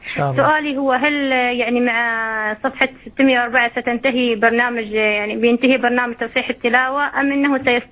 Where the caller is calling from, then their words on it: United Arab Emirates; من الإمارات.